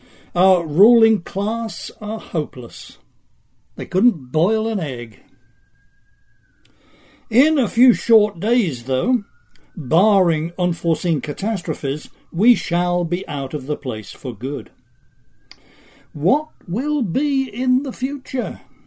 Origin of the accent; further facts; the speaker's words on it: England, United Kingdom; born there; you might want to discount some of that for the fact of my being an Englishman by birth.